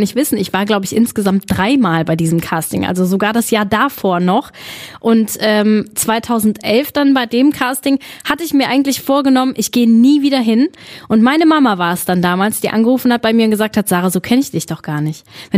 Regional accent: Hürth, North Rhine-Westphalia, Germany; also born or lived in Cologne; Also ich bin in Hürth ja aufgewachsen. Ich bin zwar in Köln geboren, aber bin dann, ich glaube, da war ich 3 Jahre alt oder so, sind wir nach Hürth gezogen. Und da bin ich zur Schule gegangen.

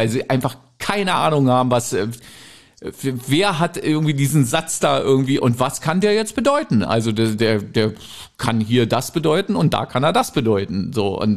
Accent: East Germany, Germany; Also ich bin halt im Osten groß geworden.

